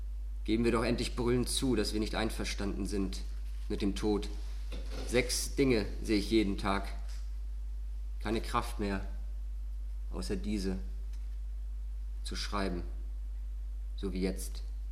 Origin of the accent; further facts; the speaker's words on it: Kiel, Schleswig-Holstein, Germany; ich komme aus Kiel.